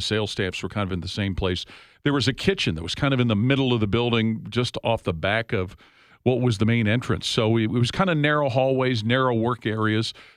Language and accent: English; Cincinnati, Ohio, United States; moved away as an adult; But returning to my hometown was really a big deal, and my parents were still living there, a lot of great lifelong friends, and never envisioned leaving Cincinnati